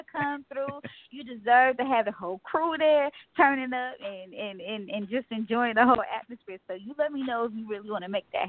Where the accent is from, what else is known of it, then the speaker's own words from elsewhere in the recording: New York, United States; Yes, I'm born and raised in New York. Always home.